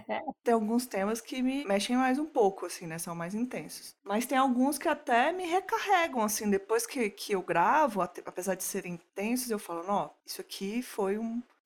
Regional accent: Minas Gerais, Brazil; Como uma boa mineira que sou, pois não tenho.

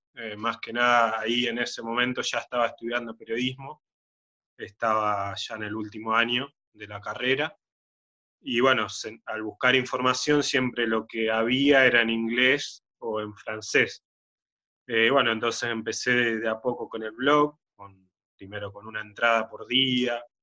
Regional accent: Suipacha, Buenos Aires Province, Argentina; Bueno, este gusto empieza cuando yo era chico en el secundario, en Suipacha, mi pueblo.

